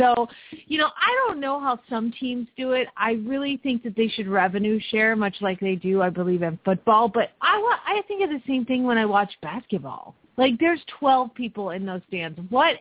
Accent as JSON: {"language": "English", "town": "Phoenix", "region": "Arizona", "country": "United States", "said": "from Phoenix, Arizona"}